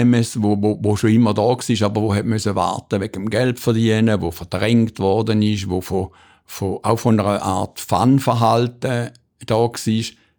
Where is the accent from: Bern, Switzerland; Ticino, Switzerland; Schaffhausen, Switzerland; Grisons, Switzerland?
Schaffhausen, Switzerland; Stein am Rhein; Ich bin am Wasser aufgewachsen. Wer nicht, das nicht ist, der weiss nicht, was das bedeutet für ein Kind. Wir haben in Stein am Rhein gewohnt, wunderschönes Städtchen.